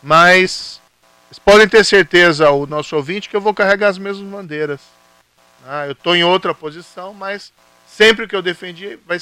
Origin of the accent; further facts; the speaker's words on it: Maringá, Paraná, Brazil; also born or lived in Cascavel; now in Curitiba, Brazil; E aqui foi onde eu nasci, eu sou de Maringá, cresci em Maringá, meus pais são de Ponta Grossa, vivi no oeste do Paraná, em Cascavel, e aqui em Curitiba, que eu resido até hoje